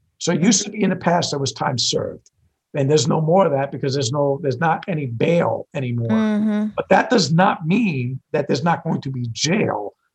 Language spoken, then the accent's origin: Spanish; Puerto Rico; porque soy boricua, puertorriqueño.